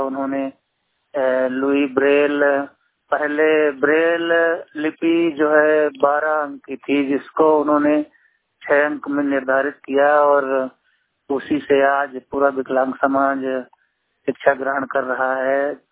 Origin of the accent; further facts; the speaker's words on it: Madhya Pradesh, India; मैं मध्य प्रदेश के सतना जिले के कोठी क्षेत्र का निवासी हूं